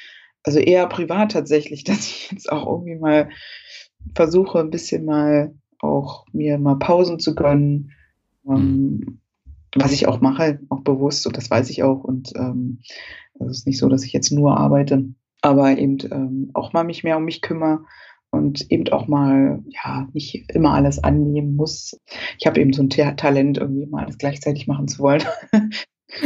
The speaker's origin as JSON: {"language": "German", "region": "East Germany", "country": "Germany", "tie": "born there", "said": "Ich bin ja noch in der DDR geboren und hab's ja aber ja nicht so richtig mitbekommen, aber bin eben sehr ostsozialisiert über meine Familie."}